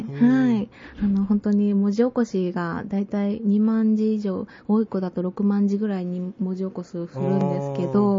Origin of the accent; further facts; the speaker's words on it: Shiga, Japan; 私は滋賀から来てるんですけれども